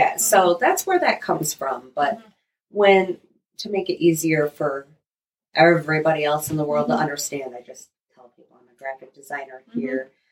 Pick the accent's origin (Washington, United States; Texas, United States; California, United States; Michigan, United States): Michigan, United States; I grew up for the most part in Southwest Michigan. I did a little bit of time up by Detroit